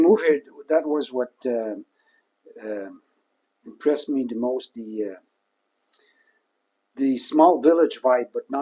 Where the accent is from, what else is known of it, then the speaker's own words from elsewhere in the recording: Quebec, Canada; now in Vanier, Canada; my wife and I have been in Vanier since 2017. We come from Quebec.